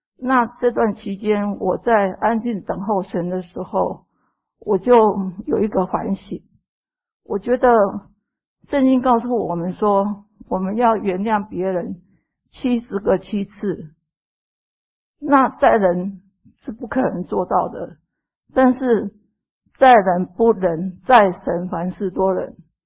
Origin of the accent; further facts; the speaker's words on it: Kaohsiung, Taiwan; 各位弟兄姊妹大家好，我是来自于高雄市的